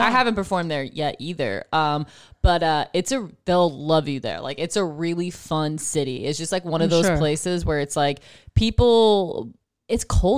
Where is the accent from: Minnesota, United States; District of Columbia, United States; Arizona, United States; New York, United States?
New York, United States; Buffalo; I'm from Buffalo, New York.